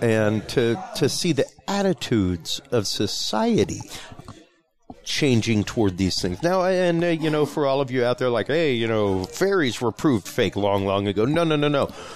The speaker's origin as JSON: {"language": "English", "region": "Louisiana", "country": "United States", "said": "Well, I mean, a prime example of things like that is I'm Cajun myself."}